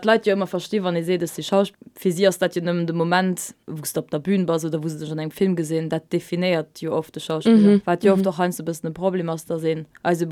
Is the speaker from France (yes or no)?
yes; France; German is a second language; Sogar ich als Franzose